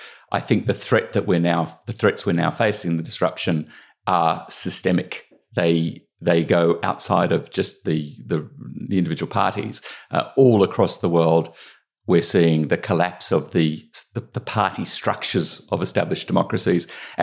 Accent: Australia; I have a sort of long background in politics. I grew up in Australia.

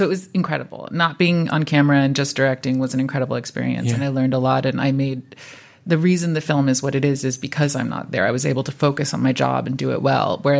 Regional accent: New York, United States; I grew up Iranian in New York.

